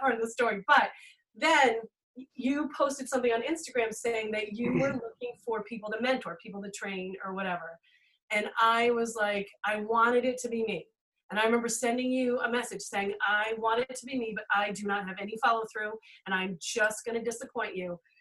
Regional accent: Connecticut, United States; I mean, we're from Connecticut, so we do live near the ocean, but didn't get to go and see the ocean every day.

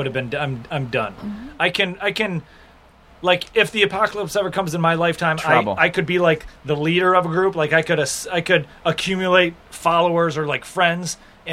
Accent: Bay City, Michigan, United States; Okay, I know where that's at. I'm from Bay City.

